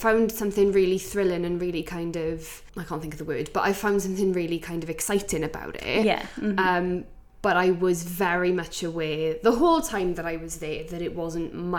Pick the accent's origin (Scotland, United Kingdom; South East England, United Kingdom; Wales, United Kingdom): Wales, United Kingdom; because it's a Welsh word and because I am Welsh